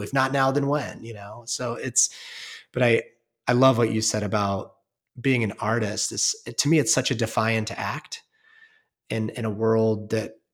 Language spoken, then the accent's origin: English; Ohio, United States; the suburb I grew up in Ohio didn't prepare you for that path, you know? So my voice is always like, who are you from the white trash suburb of Ohio to go be this guy at Kripalu